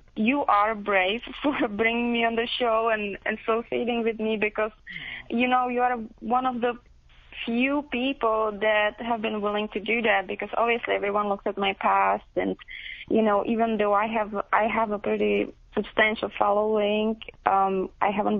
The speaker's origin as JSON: {"language": "English", "region": "Prague", "country": "Czechia", "said": "I'm from the Czech Republic, from Prague."}